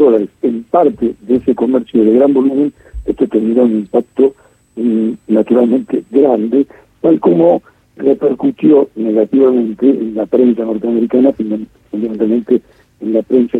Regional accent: Argentina; soy argentino

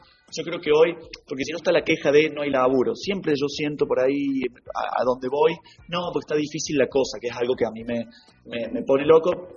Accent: Argentina; now in Miami, United States; yo soy un convencido que como argentinos somos resilientes

